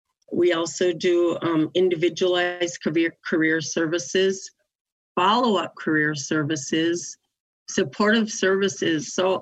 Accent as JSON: {"language": "English", "town": "Red Lake Reservation", "region": "Minnesota", "country": "United States", "said": "I'm from Red Lake Reservation, and I am Bear Clan."}